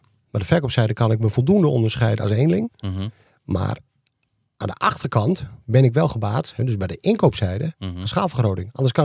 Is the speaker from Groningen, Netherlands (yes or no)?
yes; Groningen, Netherlands; Ik woon ook natuurlijk in Groningen. Ik kom uit Groningen. En ik heb ook gezegd, ik ben niet verhuisbaar.